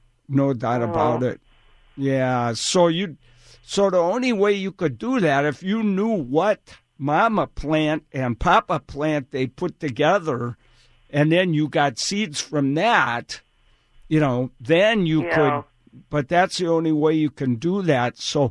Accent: Wisconsin, United States; You know, I grew up in Wisconsin, and they'd get too big, and my mom would say, "You can't keep that in the house anymore," you know.

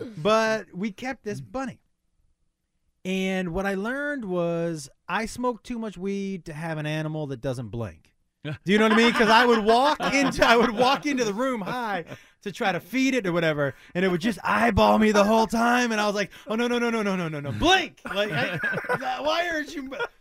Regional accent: Amherst, Massachusetts, United States; You know, I grew up out here. I grew up in Amherst.

